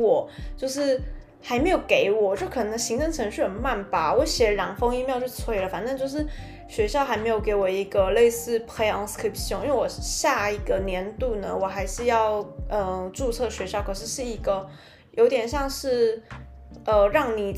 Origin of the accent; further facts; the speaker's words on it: Taiwan; now in France; 因为我从台湾来法国的时候就带了超多的证件照